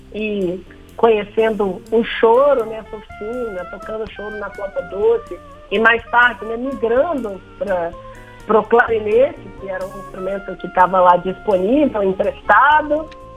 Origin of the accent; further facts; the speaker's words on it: Brazil; como brasileiro, como pessoa preta